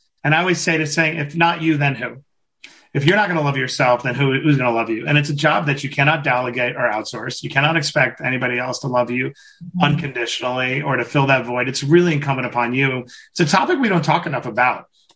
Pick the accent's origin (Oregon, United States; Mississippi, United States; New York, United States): New York, United States; Queens; We're both from Queens.